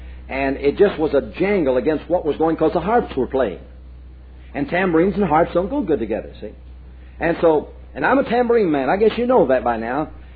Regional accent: Southern United States, United States; Some people say, well, bless God, I'm a Southerner. I like to see things kind of puffed up a little bit. Well, fine. I do too.

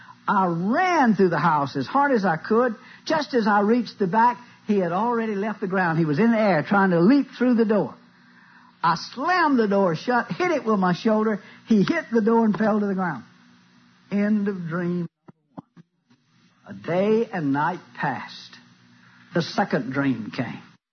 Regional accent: Mississippi, United States; It was my old home site where I was raised. And I grew up in the Great Depression in the state of Mississippi.

